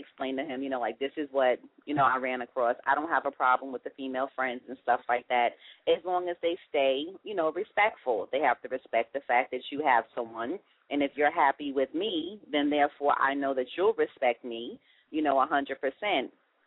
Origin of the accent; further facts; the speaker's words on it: Long Island, New York, United States; it's different for me because I'm from Long Island. He's from the Bronx. So me being a little old, you know, island girl coming into the Bronx